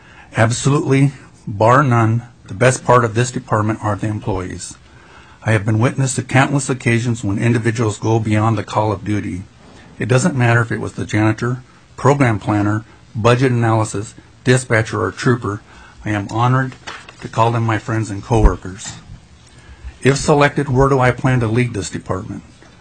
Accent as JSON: {"language": "English", "town": "Cantwell", "region": "Alaska", "country": "United States", "tie": "born or raised there", "said": "I grew up in Cantwell. I was brought up in two worlds, so to speak, a traditional Alaska Native home and the Western culture."}